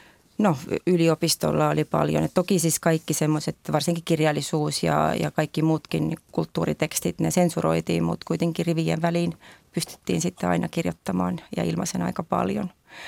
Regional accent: South Estonia, Estonia; Finnish is a second language; Minä kun olen Etelä-Virosta kotoisin, minä tietysti pidän hyvin paljon kotiseudun ruuasta.

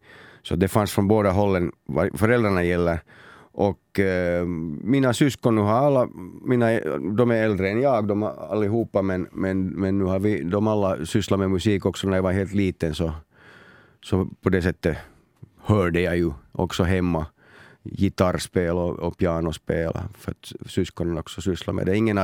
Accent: Helsinki, Uusimaa, Finland; Ja, vi bodde på ett annat ställe på Drumsö före det, men sedan jag var 5 så bodde vi just där var jag har mitt ställe nu också.

